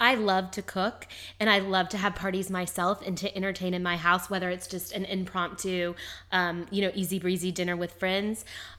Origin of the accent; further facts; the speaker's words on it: the South, United States; my party business has grown so rapidly in New York is because as a Southerner, that adds cachet and sort of validity to my background in food.